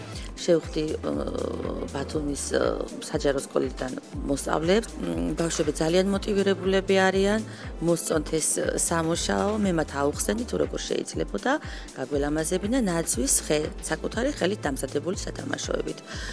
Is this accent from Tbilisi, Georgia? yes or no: no; Khashuri, Shida Kartli, Georgia; born there; ცხოვრობ, დავიბადე და მოღვაწეობ ქალაქ ხაშურში